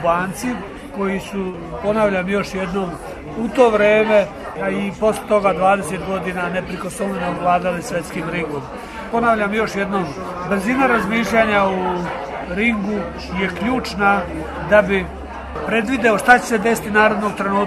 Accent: Bosnia & Herzegovina; A ja kao i Bosanac ne razmišljam o tome

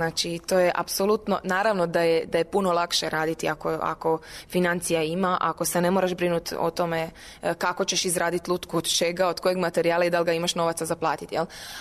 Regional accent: Osijek, Osijek-Baranja County, Croatia; ja dolazim isto iz Osijeka, koji je isto tako mali grad

